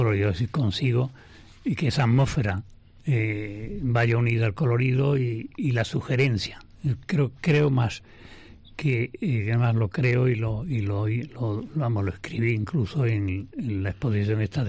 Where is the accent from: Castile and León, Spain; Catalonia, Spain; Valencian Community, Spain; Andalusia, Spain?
Andalusia, Spain; Jerez de la Frontera; ese mundo tan diferente de lo que yo he vivido de niño aquí en Jerez